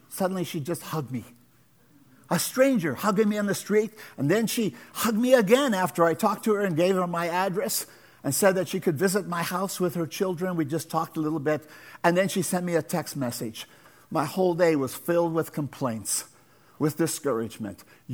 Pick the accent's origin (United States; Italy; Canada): Canada; Alberta; now in Coquitlam, Canada; But you know, I'm from Alberta, so I'm used to shoveling snow.